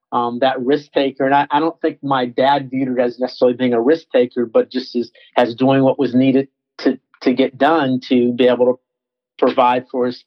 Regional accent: Teaneck, New Jersey, United States; And it was a different world from what I was used to growing up in Teaneck, New Jersey, which is where they moved to, and going down to the deep south, wow.

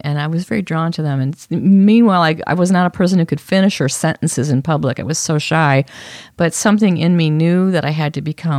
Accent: Chicago, Illinois, United States; Like the neighborhood I grew up in Chicago had a line.

